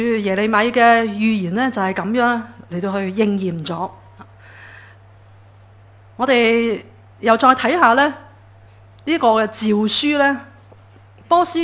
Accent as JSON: {"language": "Cantonese", "country": "Hong Kong"}